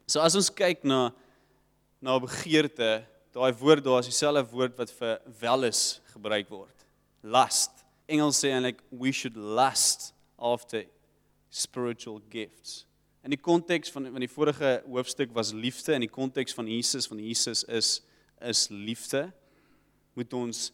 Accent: Rawsonville, Western Cape, South Africa; Daar waar ek vandaan kom, Rossingwil, was Hannepoetjie

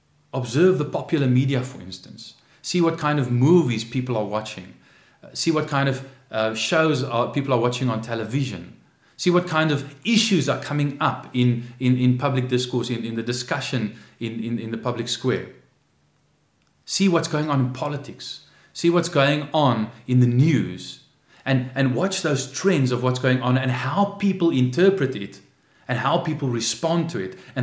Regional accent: South Africa; even though I'm a South African citizen

